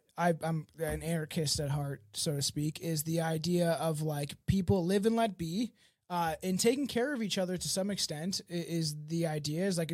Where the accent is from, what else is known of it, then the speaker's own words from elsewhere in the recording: Canada; I'm Canadian. As far as back as I can go, my fucking family has been here.